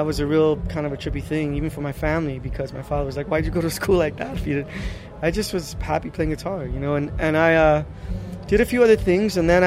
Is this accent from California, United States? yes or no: yes; Los Angeles, California, United States; because I'm a Chicano from Boyle Heights who goes anywhere I want. And when I meet kids where I grew up